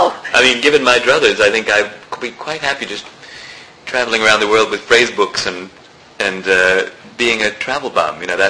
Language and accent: English; California, United States; And actually, you know, growing up in California, you do have a sort of certain prejudice against Florida, thinking, rival state and all that kind of thing.